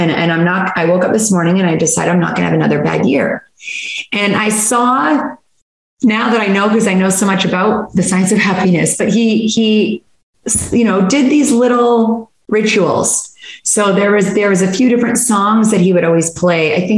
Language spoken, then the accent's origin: English; Canada; moved away as an adult; now in United States; I grew up in Canada. I got really sick of the cold and my mom's American. So thankfully I didn't have to stay in the cold Canada. And I moved to the Hawaiian Islands when I was 20 years old